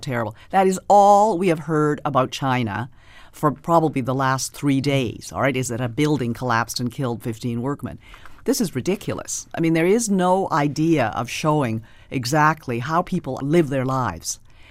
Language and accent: English; Canada; We are really Canadian.